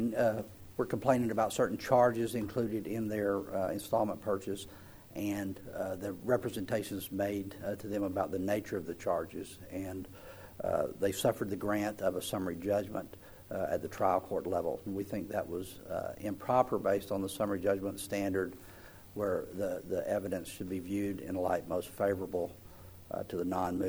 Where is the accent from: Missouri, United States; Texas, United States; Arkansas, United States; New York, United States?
Texas, United States; Athens; I'm an attorney from Athens, Texas